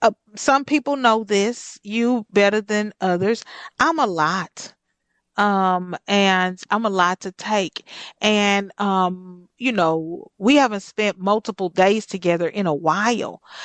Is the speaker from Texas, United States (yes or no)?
yes; Texas, United States; That's good because I'm from Texas. We do hurricanes there.